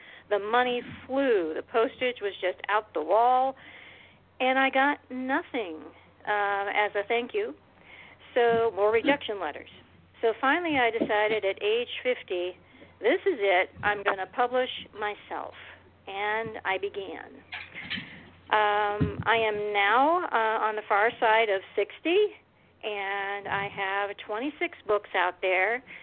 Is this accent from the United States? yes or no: yes; Ohio, United States; My family lived just to the east of Columbus. I was born in Columbus, Ohio, and then we migrated out to a little farm out there.